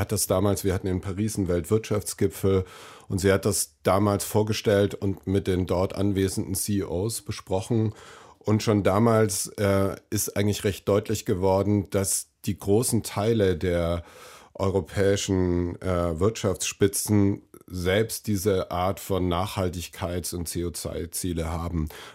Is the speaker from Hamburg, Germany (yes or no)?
no; Nuremberg, Bavaria, Germany; born there; ich bin in Nürnberg geboren, habe eine dänische Mutter, bin selbstverständlich als demokratischer Europäer aufgewachsen.